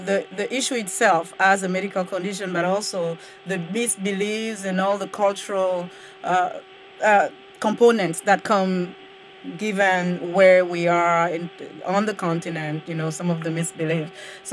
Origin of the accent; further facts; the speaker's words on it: Côte d’Ivoire; I remember growing up in Ivory Coast, we will see people on the some people sometime on the street